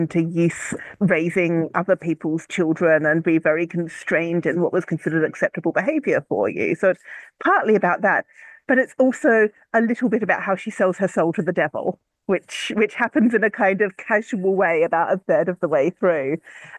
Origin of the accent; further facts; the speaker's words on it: Australia; And I'm from Australia, right? We don't have attics.